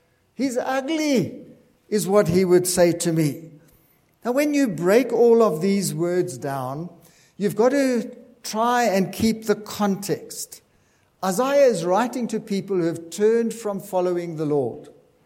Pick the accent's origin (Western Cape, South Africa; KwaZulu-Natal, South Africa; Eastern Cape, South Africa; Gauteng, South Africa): Gauteng, South Africa; Benoni; Now, we're in Wychwood this morning, and I come from Benoni